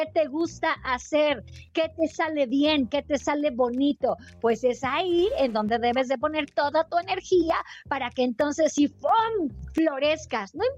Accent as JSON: {"language": "Spanish", "region": "Mexico City", "country": "Mexico", "lives_now": "Los Cabos, Mexico", "said": "Aquí andamos, chilanga banda, porque yo sé que la zona de Los Cabos, pues la neta, lo que viene siendo, habemos muchos chilangos."}